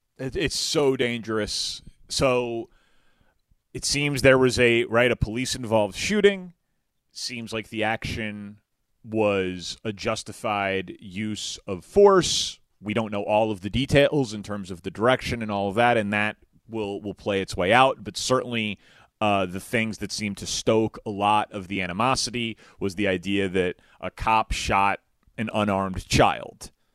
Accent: Chicago, Illinois, United States; as just a Chicagoan and someone who loves this city, despite all of its many flaws

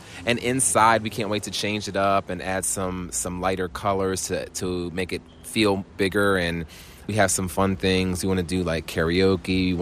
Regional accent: Cape May, New Jersey, United States; So I'm from Cape May, New Jersey. So we do a lot of events in South Jersey.

